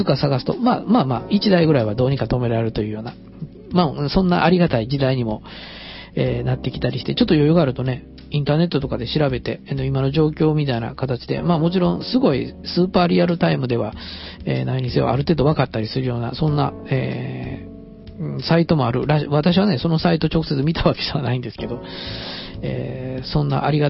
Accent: Kansai, Japan; まあ特に関西人ですから、大失敗して面白そうな感じのことはすごく書きたくなるんですよね。

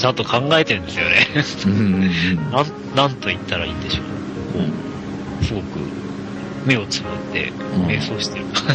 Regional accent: Kitakyushu, Fukuoka, Japan; このプロジェクターで投影している写真は私の地元北九州のクリスマスイルミネーションです。

